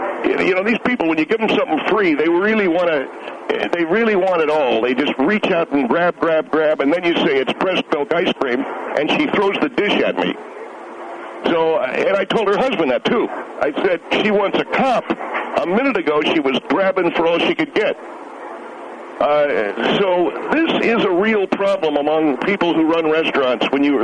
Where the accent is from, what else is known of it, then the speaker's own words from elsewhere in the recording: Inglewood, California, United States; Yes, I'm from Los Angeles originally. I was born and raised in believe it or not, Inglewood.